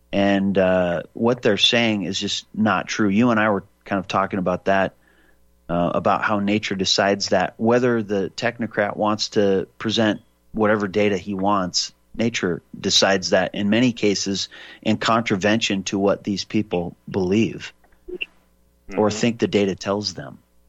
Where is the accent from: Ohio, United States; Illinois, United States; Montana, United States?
Montana, United States; Libby; born there; I was born in Libby, Montana, and my grandparents owned a laundromat next to Empire Foods there across from the mill called the Mighty Clean.